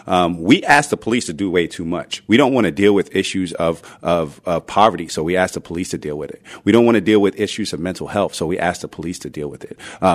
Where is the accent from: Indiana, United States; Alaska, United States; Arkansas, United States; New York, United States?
New York, United States; Brooklyn; Look, I grew up in Brooklyn, New York in the 80s when crack was king.